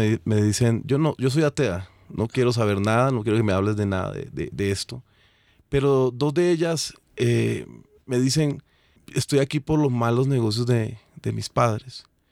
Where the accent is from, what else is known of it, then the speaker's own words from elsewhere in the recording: Girardot, Cundinamarca, Colombia; Yo soy de una ciudad que se llama Girardot, a 2 horas de la capital de Bogotá.